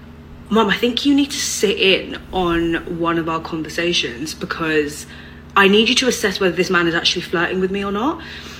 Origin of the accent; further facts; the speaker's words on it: United Kingdom; Like, I'm British. We are unfriendly as fuck.